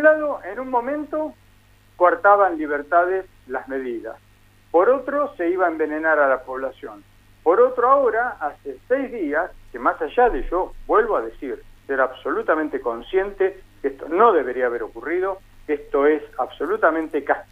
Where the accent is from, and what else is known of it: Argentina